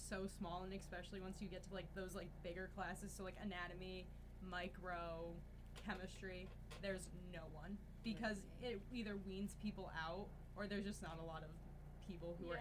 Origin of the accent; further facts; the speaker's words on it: New Hartford, New York, United States; I'm from New Hartford, New York, which is a small town outside of Utica.